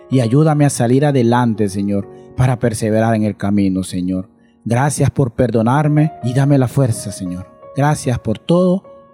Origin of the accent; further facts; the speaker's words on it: Santa Rosa de Copán, Copán, Honduras; Mi pueblo, Santa Rosa de Copán.